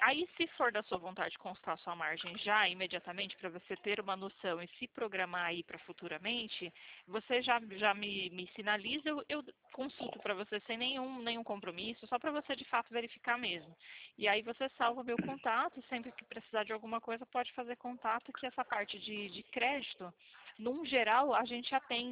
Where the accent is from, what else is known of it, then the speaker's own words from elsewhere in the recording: São José dos Campos, São Paulo, Brazil; meu DDD também é 12, nós somos aqui de São José dos Campos.